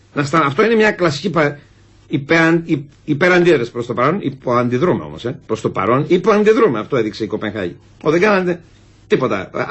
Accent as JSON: {"language": "Greek", "town": "Agios Nikolaos", "region": "Crete", "country": "Greece", "tie": "born or raised there", "said": "Στον Άγιο Νικόλαο, λοιπόν, έχουμε ένα σημείο που παλιά"}